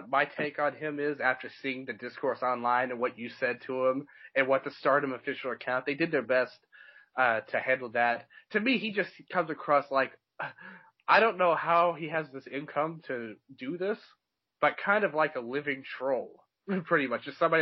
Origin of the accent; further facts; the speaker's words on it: Memphis, Tennessee, United States; you're from Toronto. I'm from Memphis. We've been around wrestling all of our lives, pretty much.